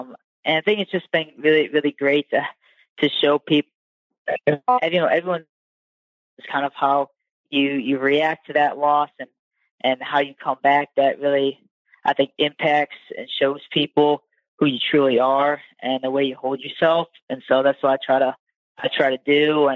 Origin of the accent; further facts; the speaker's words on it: Cleveland, Ohio, United States; In Cleveland, and especially in Cleveland, since this is my hometown, I wanted to leave a lasting memory for all the people that helped support me as I grew up in the area.